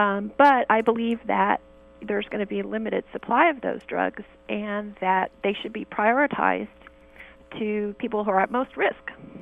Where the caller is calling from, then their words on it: San Francisco, California, United States; San Francisco.